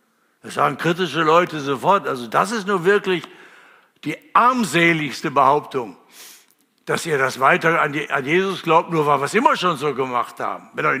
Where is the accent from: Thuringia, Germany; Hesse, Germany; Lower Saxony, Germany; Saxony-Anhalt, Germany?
Hesse, Germany; Kassel; da wo ich herkomme aus Kassel.